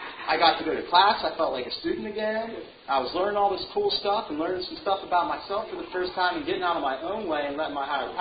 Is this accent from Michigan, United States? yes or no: no; State College, Pennsylvania, United States; So anyway, I got back to my hometown, State College, and I got hooked up with these guys.